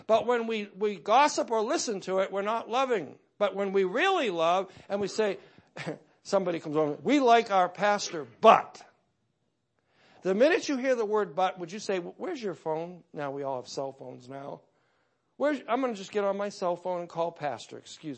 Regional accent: New Hampshire, United States; Now, I went down south. I'm from New Hampshire. And I went to Tennessee to Bible college.

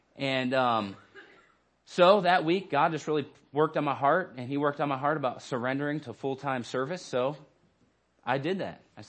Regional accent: Phoenix, Arizona, United States; And so I grew up from the time I was about five or six. I grew up in Phoenix, Arizona.

